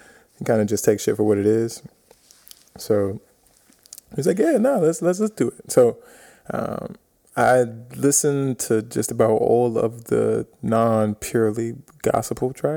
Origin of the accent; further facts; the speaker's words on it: New York, United States; I always would say I'm from New York or from, you know, from America.